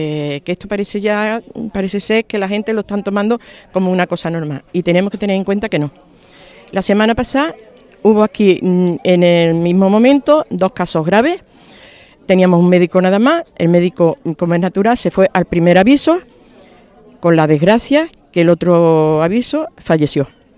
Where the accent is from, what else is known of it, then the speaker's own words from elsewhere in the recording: Estepa, Andalusia, Spain; now in Gilena, Spain; aunque llevo aquí muchos años en Gilena, soy de Estepa